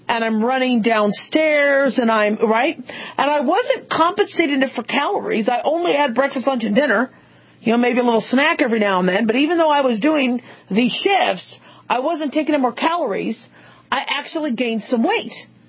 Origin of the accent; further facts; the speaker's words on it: Arizona, United States; Very good. I grew up in Arizona. I was a teenager in Arizona, and I didn't get pregnant.